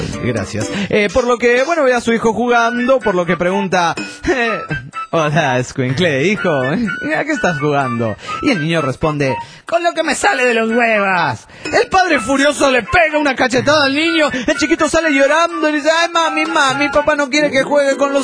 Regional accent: Naucalpan, State of Mexico, Mexico; de Naucalpán, Estado de México, México.

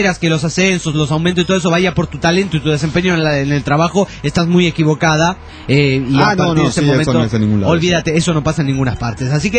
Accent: Veracruz, Mexico; Soy de Veracruz, México.

